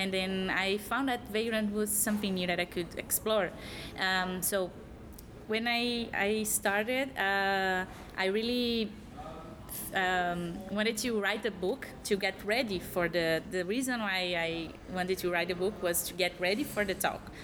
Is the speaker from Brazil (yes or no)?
yes; Brazil; now in Amsterdam, Netherlands; because I am from Brazil. I moved here to Amsterdam in the end of 2012